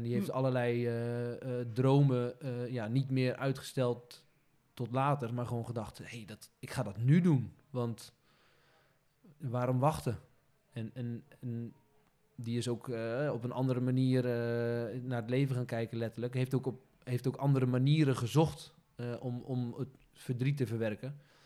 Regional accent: Schore, Zeeland, Netherlands; Schoren in Zeeland. Ja, dat is de plek waar... Waar ik opgegroeid ben, waar mijn ouders een stal begonnen zijn.

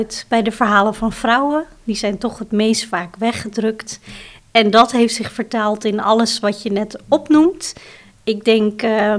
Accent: Almelo, Overijssel, Netherlands; born there; ik ben geboren in Almelo met een zusje en heb een grote familie.

